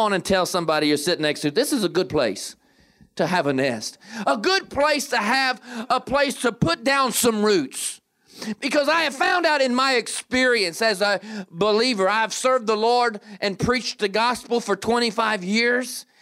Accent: Atlanta, Georgia, United States; also born or lived in Kentucky; Or you drive down in the country roads where I grew up in Atlanta and in Kentucky

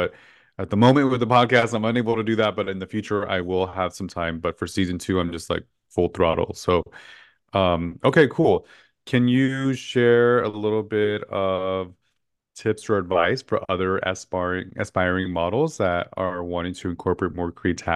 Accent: Los Angeles, California, United States; born and raised in Los Angeles, always in the entertainment industry.

